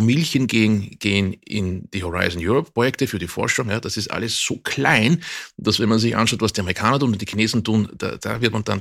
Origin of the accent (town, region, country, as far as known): Austria